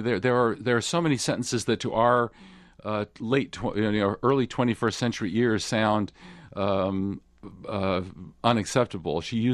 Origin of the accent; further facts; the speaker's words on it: United States; As an American, it would be sort of uncomfortable to do so.